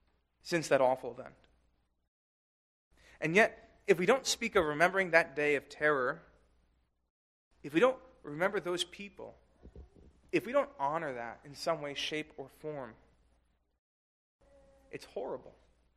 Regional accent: New York City, New York, United States; Now, this is personal for me because I grew up in New York City.

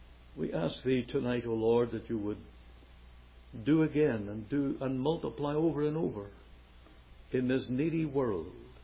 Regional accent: Canada; I'm from Canada.

